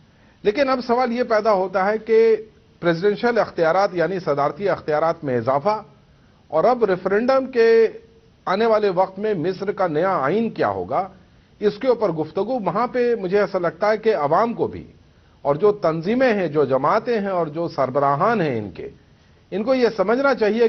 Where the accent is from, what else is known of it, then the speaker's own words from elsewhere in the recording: India; میں تو مصر کا باشندہ نہیں ہوں، شہری نہیں ہوں، میں تو ہندوستانی ہوں